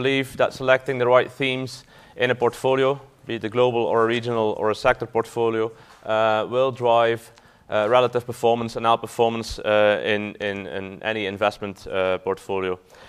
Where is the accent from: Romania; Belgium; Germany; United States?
Belgium; now in Dublin, Ireland; For those who don't know me, I'm born and raised in Belgium, but I live in Ireland, in Dublin.